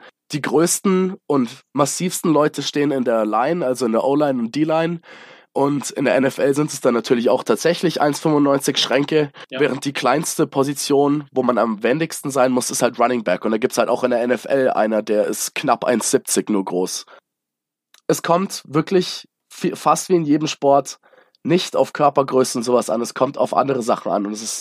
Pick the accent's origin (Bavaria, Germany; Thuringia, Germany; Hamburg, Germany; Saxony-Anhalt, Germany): Bavaria, Germany; Munich; born there; als gebürtiger Münchner